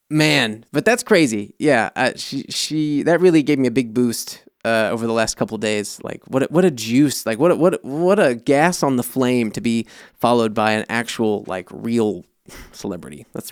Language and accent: English; United States; I'm American. What do I know?